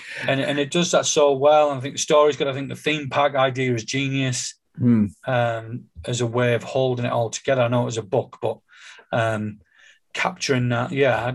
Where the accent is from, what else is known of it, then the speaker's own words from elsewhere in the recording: North East England, United Kingdom; And, you know, I grew up in the North East, so it was the North Sea.